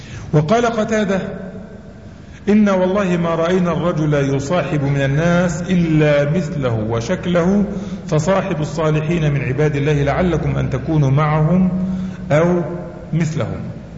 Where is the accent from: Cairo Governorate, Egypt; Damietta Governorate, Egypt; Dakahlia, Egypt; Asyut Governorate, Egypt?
Dakahlia, Egypt; Mansoura; قلت له: انا من المنصوره يا اخوي.